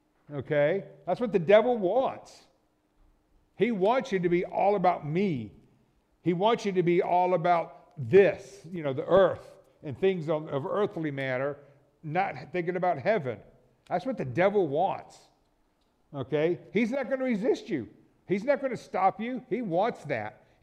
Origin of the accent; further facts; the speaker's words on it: Florida, United States; Growing up in Florida, Northwest Florida, there wasn't a lot of fields. It was all woods.